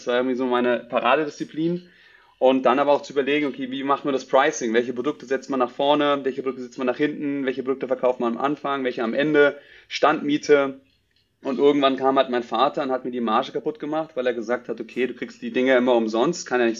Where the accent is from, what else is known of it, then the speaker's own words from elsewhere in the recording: Hesse, Germany; ich bin aufgewachsen im Taunus bei Frankfurt.